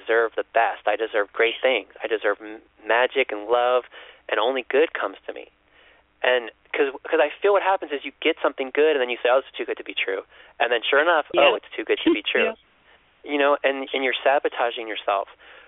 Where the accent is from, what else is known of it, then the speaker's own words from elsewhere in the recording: Chicago, Illinois, United States; Well, I'm from the Midwest myself, so I'm from Chicago originally, so I have a lot of family members in Indiana